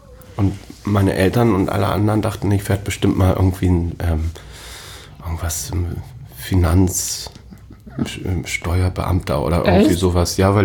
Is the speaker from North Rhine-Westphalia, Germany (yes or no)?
no; Hamburg, Germany; Ich bin geboren 1970, bin hier in Hamburg im Marienkrankenhaus geboren, also tatsächlich ein gebürtiger Hamburger